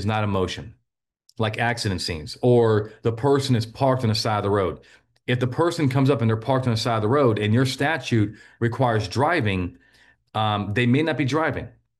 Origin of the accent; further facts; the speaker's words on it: Texas, United States; Because I'm a Texan, and it's America.